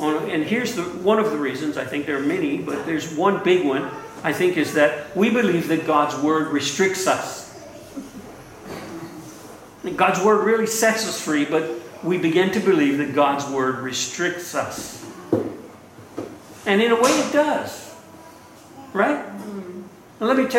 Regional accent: Louisiana, United States; I'm from Southwest Louisiana, and we live below sea level.

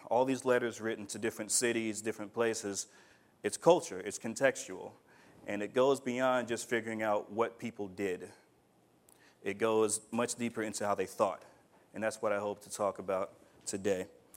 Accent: United States; I was raised in the West. I was raised in America.

